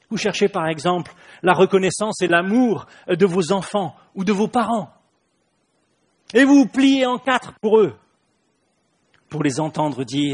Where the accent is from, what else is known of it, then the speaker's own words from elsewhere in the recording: France; On est français. Ça, c'est plus fort que nous.